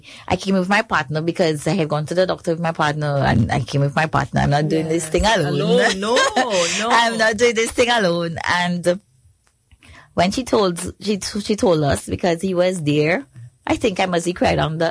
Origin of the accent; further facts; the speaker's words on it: Trinidad & Tobago; born there; now in Saint Lucia; But since I am of Trinidadian birth